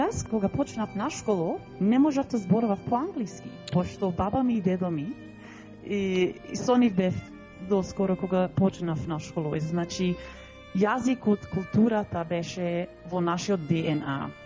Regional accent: Sydney, New South Wales, Australia; ако имам 40 години, и почна како чупе со баба ми и со дедо ми кај нив дома во Сидни. И како велам, кога почнав на школу, не можав по-англиски да разговарам

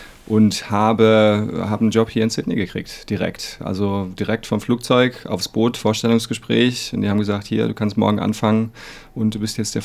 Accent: Mainz, Rhineland-Palatinate, Germany; also born or lived in Worms / Lake Constance; Aus Mainz. In Worms geboren, am Bodensee ein bisschen gewohnt und dann die meiste Schulzeit in Mainz verbracht.

